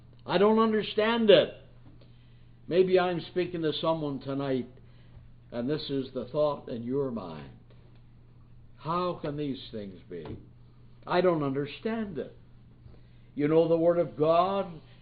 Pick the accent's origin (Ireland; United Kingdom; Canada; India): Canada; Nova Scotia; born there; I'm a Canadian. I was born in Nova Scotia.